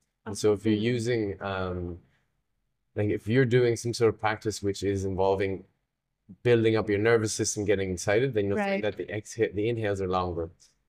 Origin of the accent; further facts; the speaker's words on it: Ireland; So I'm from Ireland. And Irish people are great